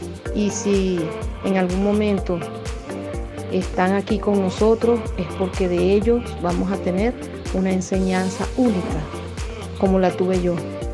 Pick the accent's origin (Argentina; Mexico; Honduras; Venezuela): Venezuela; Valle de la Pascua, Guárico; now in Caracas, Venezuela; Soy de Valle de la Pascua, estado Guárico. Resido en la ciudad de Caracas.